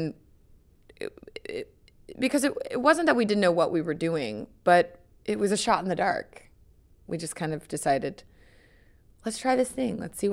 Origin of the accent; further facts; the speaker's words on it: Tennessee, United States; I mean, I was born and raised in Tennessee, so country music was something I've known in my entire life